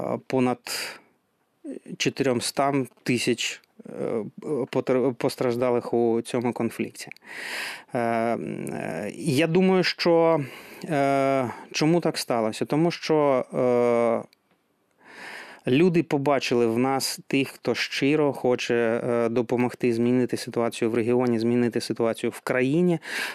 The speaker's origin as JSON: {"language": "Ukrainian", "region": "Donbas", "country": "Ukraine", "said": "бо ми самі з Донбасу, і ми висуваємося в цьому регіоні"}